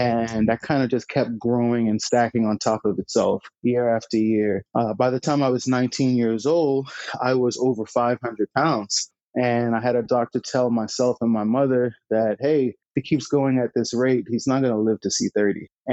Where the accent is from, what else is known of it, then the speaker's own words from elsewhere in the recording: Bahamas; So I was born and raised in the Bahamas. My caretaker was my grandmother